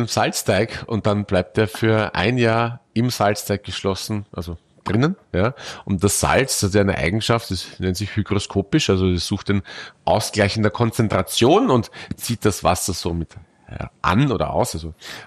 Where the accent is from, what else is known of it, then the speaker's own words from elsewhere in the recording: Austria; weil ich mich als Österreicher natürlich ganz bewusst kulinarisch meinen Wurzeln widme